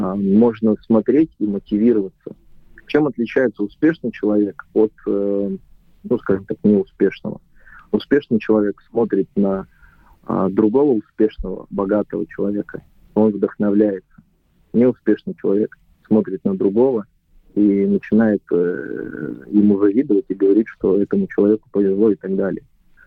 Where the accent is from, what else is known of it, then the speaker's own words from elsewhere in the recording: Grodno, Grodno Region, Belarus; я родом из Беларуси, из города Гродно, это запад Беларуси, ближе к Польше. Когда ты живешь в провинции, это небольшой город, 300 тысяч населения, там 350.